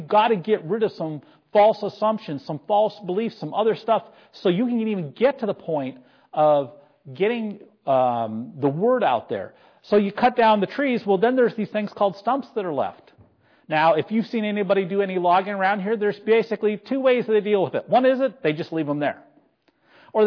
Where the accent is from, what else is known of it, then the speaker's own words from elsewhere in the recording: North Dakota, United States; I can tell you, growing up in North Dakota, I never once saw a lumber truck with trees on it going down the road.